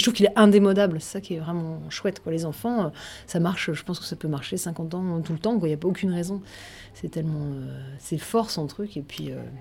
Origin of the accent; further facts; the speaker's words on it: Crépy-en-Valois, Hauts-de-France, France; moi je suis originaire de Crépy et puis j'avais appris, j'ai fait de la musique classique étant enfant